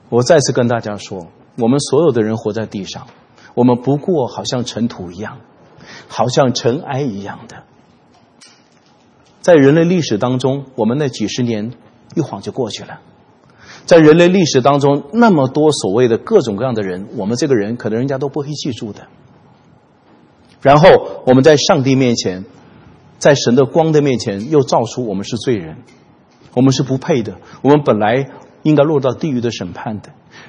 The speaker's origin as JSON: {"language": "Chinese", "country": "China", "said": "面子这个词我们中国人非常熟"}